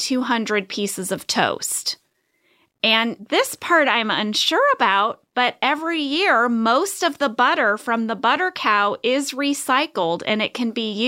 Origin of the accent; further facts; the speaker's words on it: Iowa, United States; I am from Iowa. And every year at the Iowa State Fair, there is a cow butter sculpture on display.